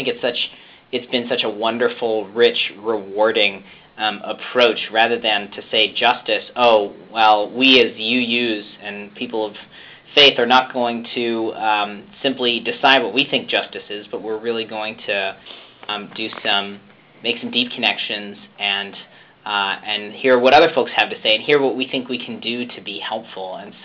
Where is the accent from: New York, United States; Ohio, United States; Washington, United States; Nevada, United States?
Ohio, United States; Columbus; although I am originally from Ohio, Columbus, Ohio, and the UU Church there.